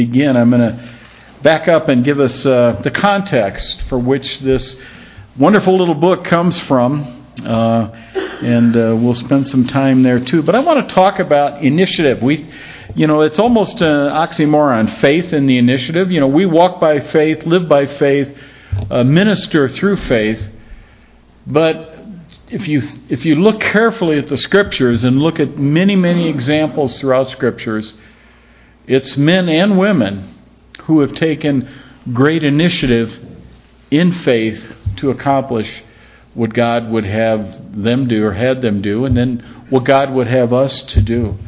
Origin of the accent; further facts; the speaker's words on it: Aurora, Illinois, United States; yeah, we grew up in the Chicago area, a suburb of Chicago called Aurora, and then served for many years at Liberty Bible Church in central Illinois, in Eureka, Illinois.